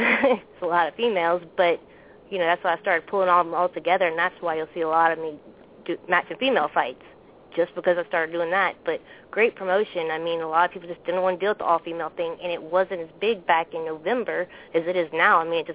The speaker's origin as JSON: {"language": "English", "town": "Thibodaux", "region": "Louisiana", "country": "United States", "lives_now": "Baton Rouge, United States", "said": "No, I'm in Baton Rouge right now. I'm from Thibodeau."}